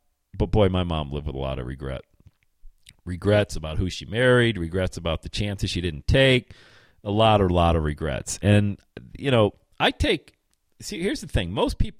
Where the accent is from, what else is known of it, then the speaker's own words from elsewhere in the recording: Bradford, Pennsylvania, United States; as being a child, of a single parent, youngest of 8 kids growing up in Bradford, PA.